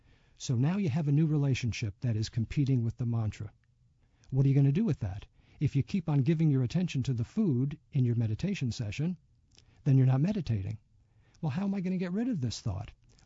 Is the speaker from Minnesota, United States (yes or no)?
no; Albany, New York, United States; When I was a child growing up in Albany